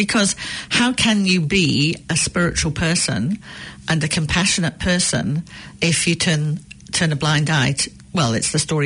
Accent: New Zealand; it suited my taste as a Kiwi taste rather than perhaps a Middle Eastern taste.

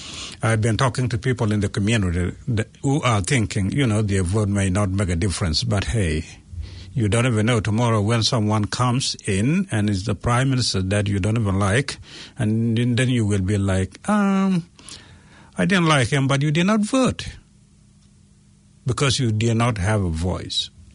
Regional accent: South Sudan; I come from South Sudan, where I have never voted for the rest of my life. I'm 40 plus years old who have never voted in my country of origin.

